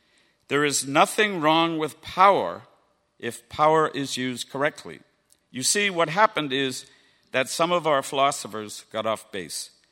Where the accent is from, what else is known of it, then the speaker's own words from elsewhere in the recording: Minnesota, United States; We're from Minnesota, right? We're all nice.